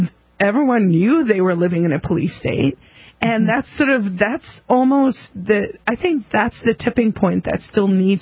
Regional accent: South Africa; moved away; but I'm from South Africa originally.

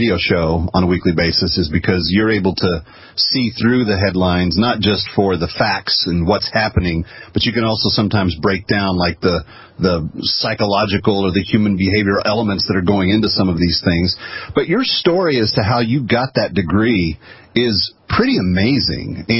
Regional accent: Springfield, Missouri, United States; born there; Born in the state of Missouri

